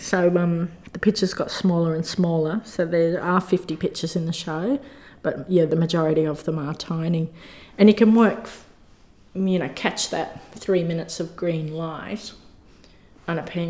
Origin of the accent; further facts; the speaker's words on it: Brisbane, Queensland, Australia; moved away as an adult; now in Sydney, Australia; my initial interest being from Brisbane. I'm originally from Brisbane.